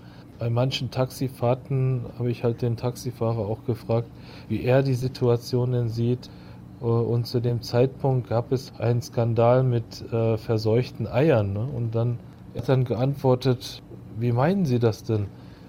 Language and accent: German; Berlin, Germany; weil wir kommen ja aus Berlin, Dani und ich, und dort ist unser Zuhause, das ist Heimat.